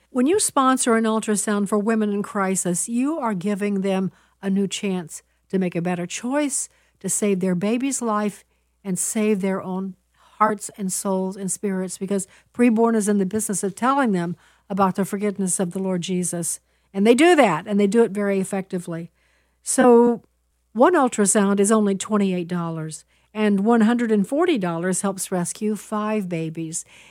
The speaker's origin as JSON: {"language": "English", "town": "Chicago", "region": "Illinois", "country": "United States", "tie": "born or raised there", "said": "That's a report from ABC Chicago, my hometown."}